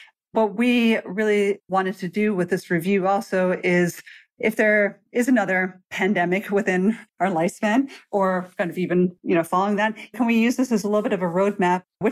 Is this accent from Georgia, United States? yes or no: yes; Georgia, United States; epidemiological understanding and commonly policymaking really play out in the United States and in my home state of Georgia here.